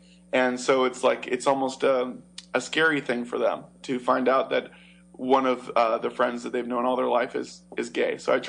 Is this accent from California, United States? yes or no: yes; Rohnert Park, California, United States; I grew up in Rohnert Park, California. So not too far from your base, actually. And just kind of grew up in a really conservative Christian home.